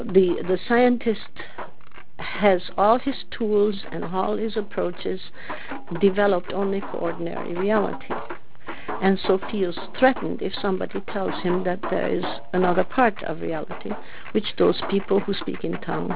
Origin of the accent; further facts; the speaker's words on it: Romania; when I was a little girl in the Lutheran church in my hometown in the Hungarian part of Romania